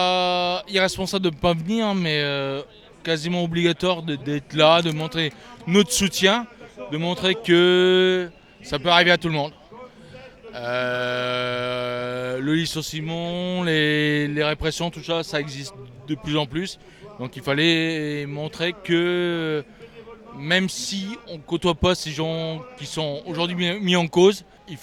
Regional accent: Grand Est, France; now in Cholet, France; Je viens de la Champagne, moi, de la Champagne. Et depuis 15 ans maintenant, je suis dans le Maine-et-Loire, du côté de Cholet.

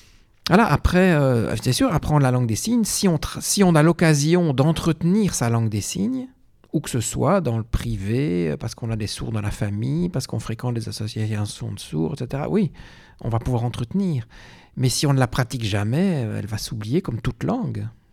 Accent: Belgium; les langues que j'ai appris, les langues étrangères, hein, j'ai appris le néerlandais, puisque je suis belge, j'ai appris l'anglais à l'école, et je maîtrise ces langues-là de façon scolaire

